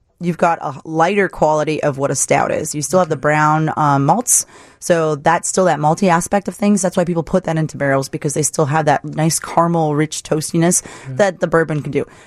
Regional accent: Wisconsin Dells, Wisconsin, United States; Dude, I'm from Wisconsin Dells. Saltwater taffy is my thing.

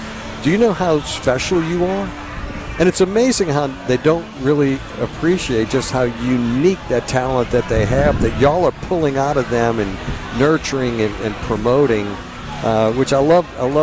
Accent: New Orleans, Louisiana, United States; I mean, just as a traveler, and when I say I'm from New Orleans, to have people tell me about their Jazz Fest experiences

